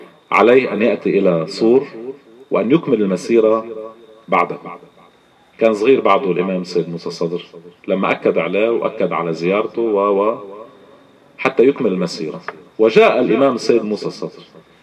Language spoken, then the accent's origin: Arabic; Iraq; 80,000 شهيد عندنا بالعراق ثورة هي